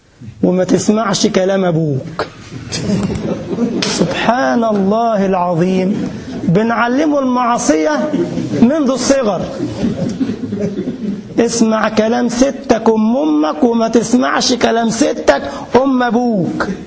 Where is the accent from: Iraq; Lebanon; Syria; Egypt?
Egypt; دي عادات عندنا في مصر، مش عارف عندك ولا لا.